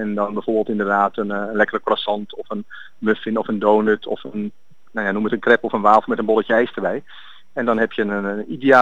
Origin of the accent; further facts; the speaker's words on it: Italy; Als Italiaans zijn groei je op met het lekkere hazelnootpasta wereld Nutella natuurlijk.